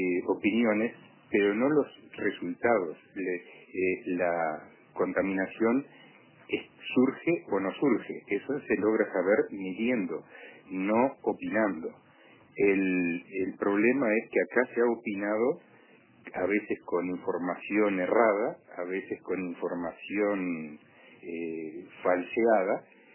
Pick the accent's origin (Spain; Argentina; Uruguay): Uruguay; uno se preocupa como uruguayo